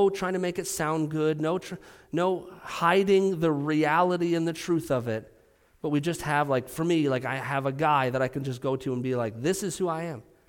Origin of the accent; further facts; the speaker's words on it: Pennsylvania, United States; You go to Western Pennsylvania. I'm from Western Pennsylvania, so very friendly.